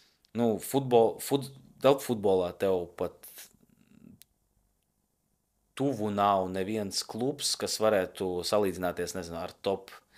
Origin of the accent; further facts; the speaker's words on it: Rēzekne, Rēzekne Municipality, Latvia; Es esmu no Rēzeknes un man ir reāla sāpe